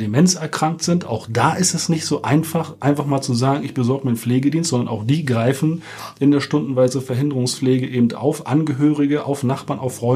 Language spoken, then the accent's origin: German; Berlin, Germany; ich komme ja aus Berlin und nehme nicht gerne ein Blatt vor den Mund, wa?